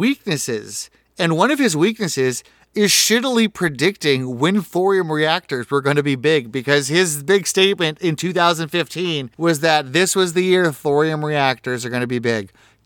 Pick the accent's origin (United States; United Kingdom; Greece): United Kingdom; I'm British.